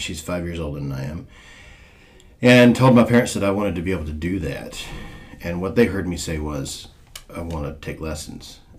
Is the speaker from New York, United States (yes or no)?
no; Jackson, Mississippi, United States; Despite my last name, I grew up in Mississippi. So I spent most of my life until moving here in Jackson, which is the capital.